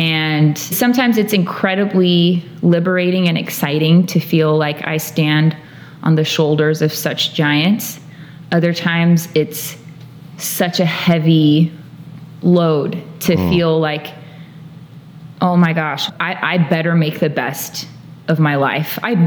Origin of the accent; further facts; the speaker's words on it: Chino, California, United States; now in Nashville, United States; And I grew up in Chino Valley.